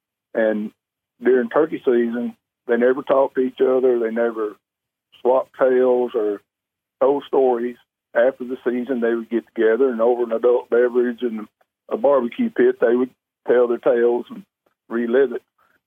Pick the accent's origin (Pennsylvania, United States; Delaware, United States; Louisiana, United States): Louisiana, United States; born there; Well, I was born in Northeast Louisiana, right on the Mississippi River. I graduated high school in a little town called Newellton